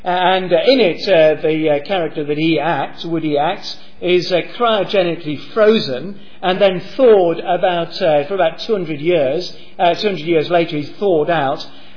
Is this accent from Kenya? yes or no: yes; Kenya; I'm a Welshman. And we're useless at rugby. But I was born and brought up in Kenya, that's near South Africa